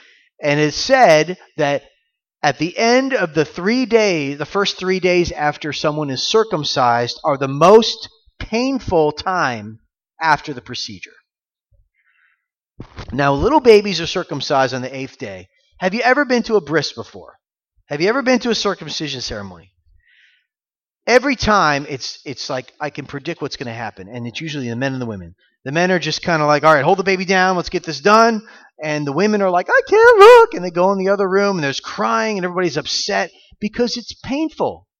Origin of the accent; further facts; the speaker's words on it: Florida, United States; I grew up in Florida, but I grew up in Florida in the 1980s and 90s when we had air conditioning.